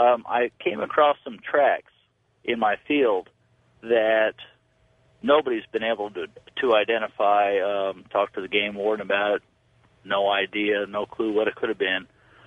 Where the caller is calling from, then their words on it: Indiana, United States; I'm calling from Indiana.